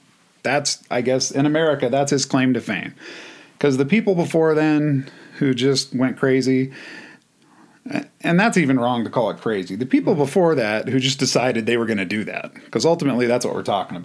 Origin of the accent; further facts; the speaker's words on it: California, United States; And growing up in California, that was not a thing.